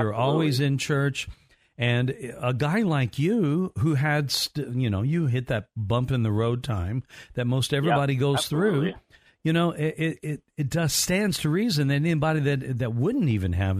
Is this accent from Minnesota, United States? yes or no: no; Evansville, Indiana, United States; I'm from Evansville, so I know exactly where it is.